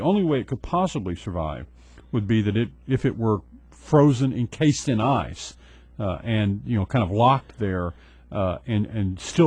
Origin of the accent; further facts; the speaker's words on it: Missouri, United States; But I'm from Missouri and they got to show me.